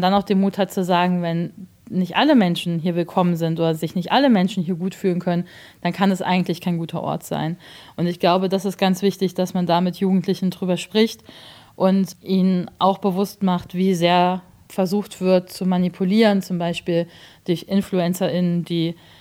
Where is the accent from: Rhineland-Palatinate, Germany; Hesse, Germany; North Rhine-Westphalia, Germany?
Hesse, Germany; Kassel; weil ich aus Kassel komme und ich es total schön fand, in meiner Heimat zu drehen